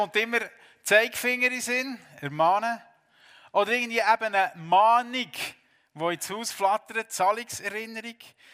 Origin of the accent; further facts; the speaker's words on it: Switzerland; Und erst noch als Schweizer so oder hier in unserer Gesellschaft